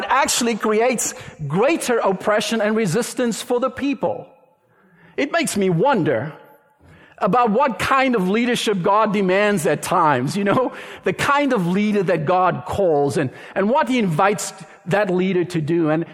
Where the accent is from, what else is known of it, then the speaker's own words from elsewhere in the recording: South Africa; being a South African growing up in apartheid